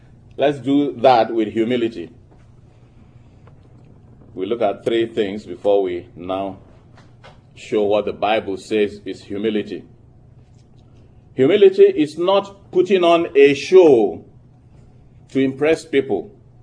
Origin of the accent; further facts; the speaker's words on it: Ghana; I was sent to my home country, Ghana.